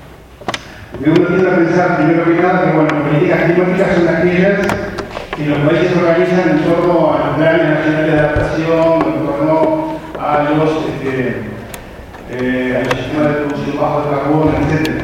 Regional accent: Uruguay; yo vengo de Uruguay, es un país que el pico más alto tiene 500 metros.

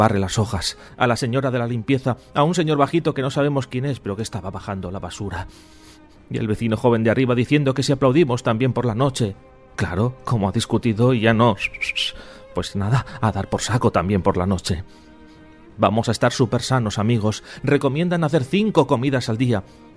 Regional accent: San Sebastián, Basque Country, Spain; porque viene desde Donosti y un montón de artistas de donde yo soy

